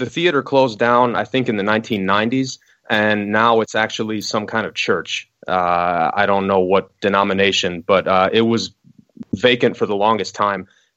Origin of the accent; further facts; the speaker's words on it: West Allis, Wisconsin, United States; aside from the fact that it's my hometown, is that I feel like what happened to West Allis happened to so many other small towns and cities around the country.